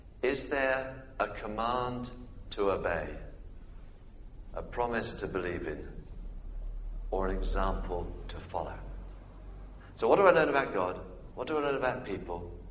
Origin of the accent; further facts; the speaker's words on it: United Kingdom; Look, we're British. Are we not?